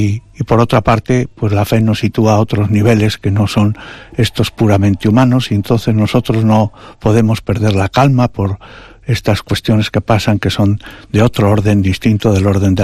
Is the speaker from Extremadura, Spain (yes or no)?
no; Fuentes de Nava, Castile and León, Spain; voy al pueblo para estar con mi hermana y con mi familia y con la gente de mi pueblo natal, de Fuentes de Nava, en Palencia.